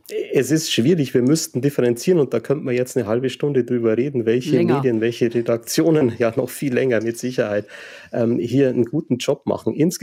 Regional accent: Bavaria, Germany; ich bin ja jetzt aus Bayern

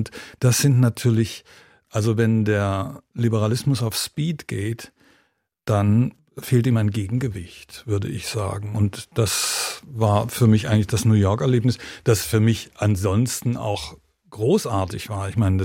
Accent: West Germany, Germany; ich komme aus dem Westen. Ich habe auch vor der Maueröffnung in Berlin gelebt.

